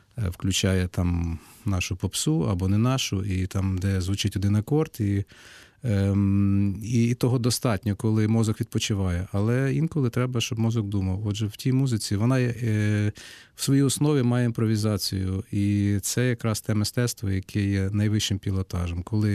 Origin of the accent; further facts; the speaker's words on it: Lviv Oblast, Ukraine; now in Kyiv, Ukraine; я так само, я родом з-під Львова.